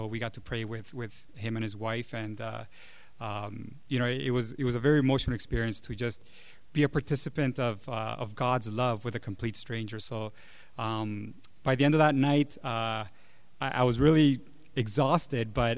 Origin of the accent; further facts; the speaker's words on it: Honduras; I'm from Honduras, so I knew it had to do with me.